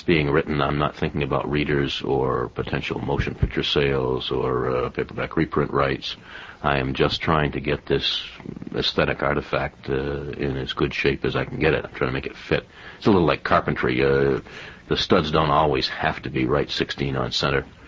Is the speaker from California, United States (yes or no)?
no; New Bedford, Massachusetts, United States; I was brought up in New Bedford, Massachusetts, yeah.